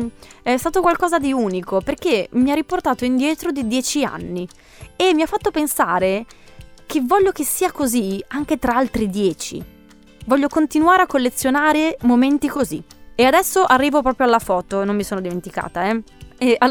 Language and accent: Italian; Friuli-Venezia Giulia, Italy; io ho un gruppo di amici che conosco da sempre, con cui sono cresciuta, diventata grande in Friuli